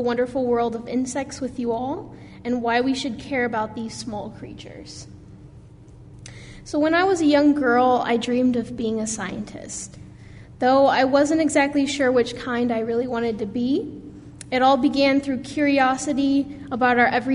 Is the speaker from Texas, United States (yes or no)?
no; Indiana, United States; The story actually takes place in my home state of Indiana, near the Limberlost Swamp.